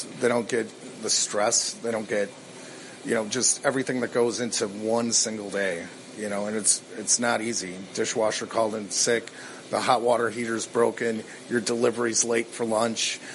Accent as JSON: {"language": "English", "town": "Crystal Lake", "region": "Illinois", "country": "United States", "tie": "born or raised there", "also_born_or_lived": "Chicago", "said": "Well, I'm from Chicago, Illinois. I grew up in Crystal Lake."}